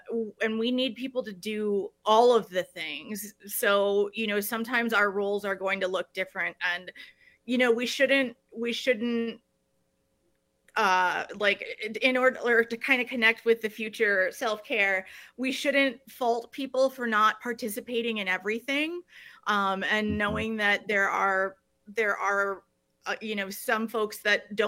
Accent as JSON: {"language": "English", "town": "Madison", "region": "Wisconsin", "country": "United States", "tie": "born or raised there", "said": "And I grew up in Madison, Wisconsin, where I remember having a walkout in elementary school about something."}